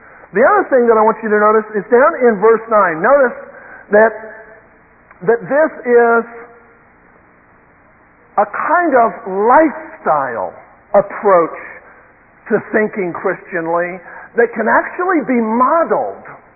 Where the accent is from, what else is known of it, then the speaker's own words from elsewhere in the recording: United States; just because I'm an American, and a 20th century American